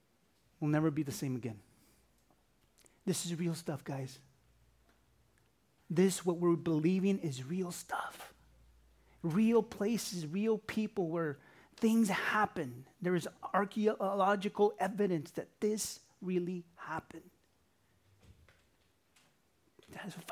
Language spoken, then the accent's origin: English; California, United States; One of the many advantages of growing up in Southern California is being so close to a destination called the happiest place on earth.